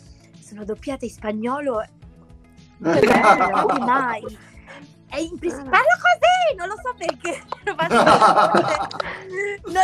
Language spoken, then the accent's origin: Italian; Anzio, Lazio, Italy; now in Milan, Italy; Io non sono di Milano, sono di Roma, cioè precisamente sono di Anzio, e quindi mi sono trasferita a Milano 3 mesi in inverno, 3 mesi in estate.